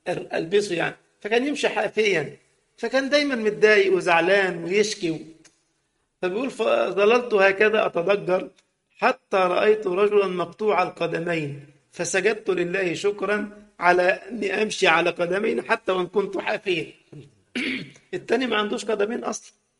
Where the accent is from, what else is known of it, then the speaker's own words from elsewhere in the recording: Egypt; كان زمان عندنا في مصر محلات اسمها باتا بتبيع الأحذية